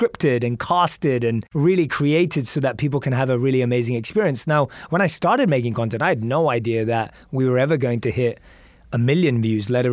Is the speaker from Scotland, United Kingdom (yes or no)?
no; London, United Kingdom; I'm a kid growing up in London who thinks he's really cool, listens to rap music.